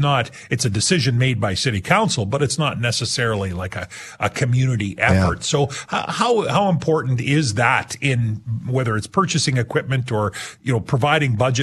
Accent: Abernethy, Saskatchewan, Canada; I'm from Abernethy, Saskatchewan. It's a small little village, about 183 friendly people, 184 if I'm out there that weekend.

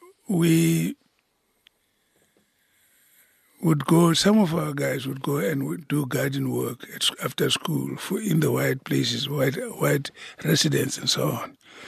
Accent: Kroonstad, Free State, South Africa; We lived, I mean, I grew up in Kroonstad, and there were so many of us, you know, families that were mixed, actually.

